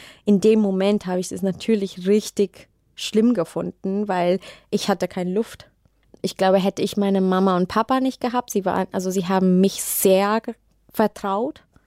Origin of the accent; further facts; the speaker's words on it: Singapore; ich war 10, fast 11 Jahre nicht mehr da. Ich habe meine Kindheit geliebt in Singapur.